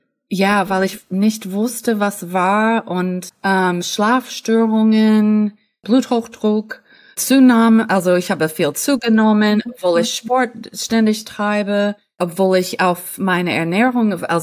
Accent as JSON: {"language": "German", "country": "United States", "moved": "as an adult", "lives_now": "Germany", "said": "Ich war dann 47 und ich komme aus den Staaten und aber wohne sehr gerne in Deutschland seit 21 Jahren."}